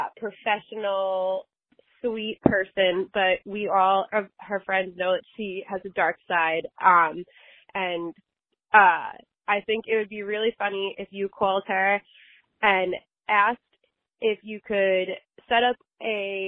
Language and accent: English; Long Island, New York, United States; I'm from Long Island, New York.